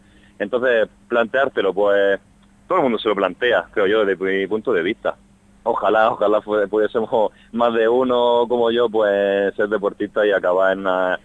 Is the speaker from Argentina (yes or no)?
no; Almería, Andalusia, Spain; Yo soy de Almería, tuve que irme a Cartagena, en Murcia, a estudiar, y he estado 5 años de parón